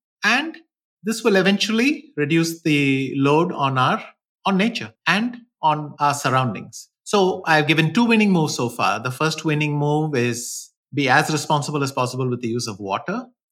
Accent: Chennai, Tamil Nadu, India; I live in Chennai. I grew up in Chennai, and we are one of the most fortunate areas in terms of rain and water bodies, which is why the city grew so much.

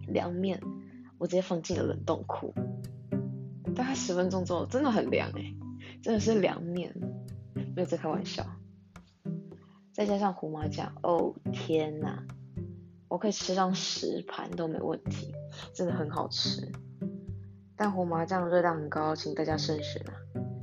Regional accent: New Taipei, Taiwan; 但我们新北人住在新北市，很不会自己说哦，我是新北人。我们大部分都只会说台北人

